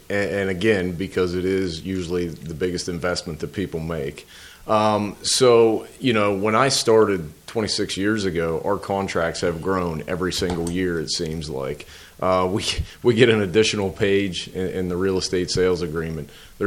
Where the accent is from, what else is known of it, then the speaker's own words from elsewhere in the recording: Bedford, United States; I'm actually a graduate of Bedford High School. I was born and raised in Bedford. I actually grew up on South Bedford Street, just a few blocks from this location.